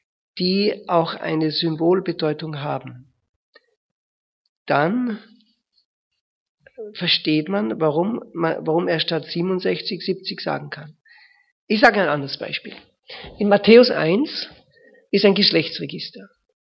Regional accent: Germany; Aber wir sind halt Deutsche. Und bei Deutschen geht das nicht.

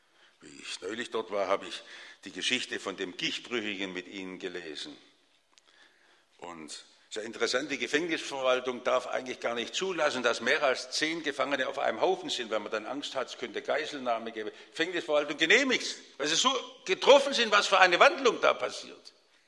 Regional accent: Stuttgart, Baden-Württemberg, Germany; von meiner Heimat im Stuttgarter Westen kannte

